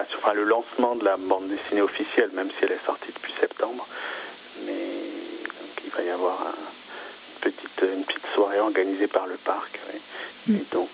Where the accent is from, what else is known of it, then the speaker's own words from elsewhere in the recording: Paris, Île-de-France, France; Je suis né ici, non, moi je suis un Parisien.